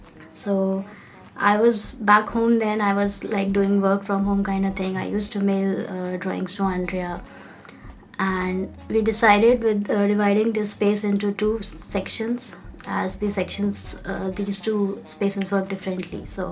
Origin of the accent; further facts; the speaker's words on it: Lucknow, Uttar Pradesh, India; now in New Delhi, India; I'm basically from Lucknow and I work in New Delhi.